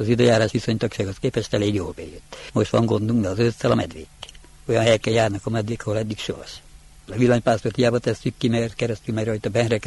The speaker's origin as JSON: {"language": "Hungarian", "town": "Nyárádszentlászló", "region": "Mureș County", "country": "Romania", "tie": "born or raised there", "said": "Nyárád Szentlászlói lakos. Itt születtem Szentlászlón, nagyobb részt itt dolgoztam, és aztán itt is fogok maradni."}